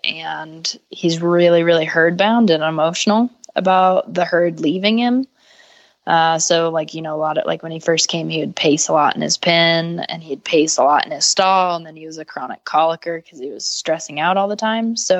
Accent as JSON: {"language": "English", "town": "Boulder", "region": "Colorado", "country": "United States", "said": "from Boulder, Colorado."}